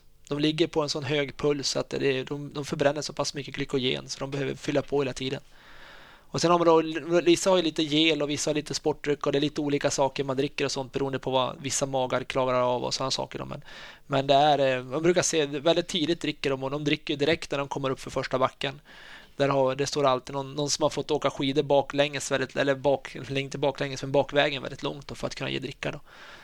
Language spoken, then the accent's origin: Swedish; Sweden; Men som svensk är ju, tycker jag att det är lite roligare när det vinner någon svensk kille eller en svensk tjej